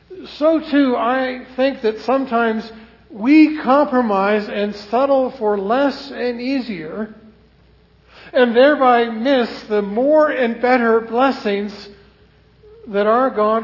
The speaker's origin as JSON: {"language": "English", "region": "Virginia", "country": "United States", "tie": "born or raised there", "said": "was younger and growing up in Northern Virginia, Old Rag, a mountain in the Shenandoah National Forest, was one of my favorite places to go hiking and camping."}